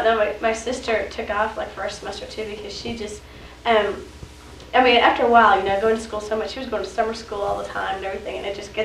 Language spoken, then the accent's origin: English; Illinois, United States; because I miss the snow every so often, you know, because we're originally from Illinois.